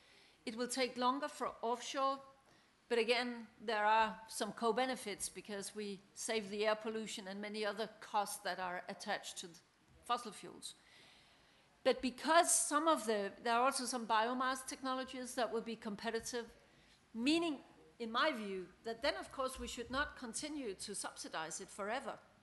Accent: Denmark; English is a second language; Well, I come from Denmark where today 40% of all electricity stems from wind.

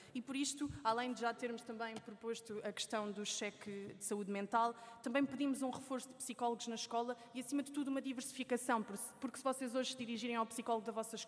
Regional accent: Setúbal, Portugal; ao dirigir-me ao Círculo de Setúbal, uma vez que foi o círculo onde nasci e cresci

